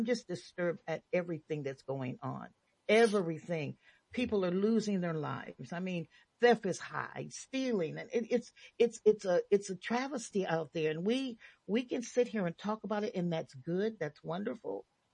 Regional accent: California, United States; I'm coming over because I'm struggling here in as a Californian, okay?

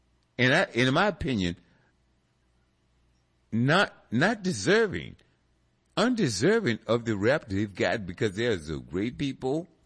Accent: Richmond, Virginia, United States; also born or lived in California, United States; I lived in California. I was born in Richmond, Virginia.

